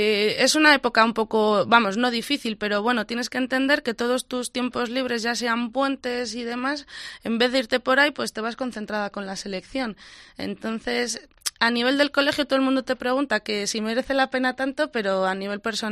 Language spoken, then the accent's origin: Spanish; Valladolid, Castile and León, Spain; also born or lived in Palencia; yo soy de Valladolid, entonces estuve allí hasta junior de segundo año, que fue el año que se fusionó UBA Ponce, y primer año de senior me vine aquí, a Palencia. Y el siguiente año fue cuando me volví a Valladolid